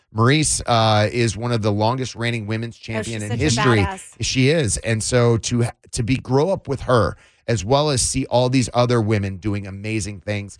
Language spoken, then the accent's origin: English; Parma, Ohio, United States; I'm from Parma, Ohio, right? Like, my trajectory was you go to college, after college you go back to Parma, Ohio, you get a family, you get a job